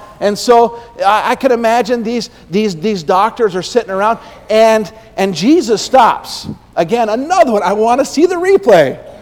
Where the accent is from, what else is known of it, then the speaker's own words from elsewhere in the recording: Utah, United States; My pastor growing up in Utah